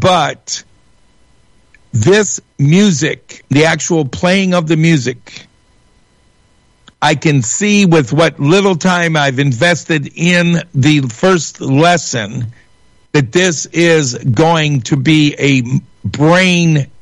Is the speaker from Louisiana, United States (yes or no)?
no; Shelby Township, Michigan, United States; while I was born and raised in Shelby Township, Macomb County, not too far from Flint.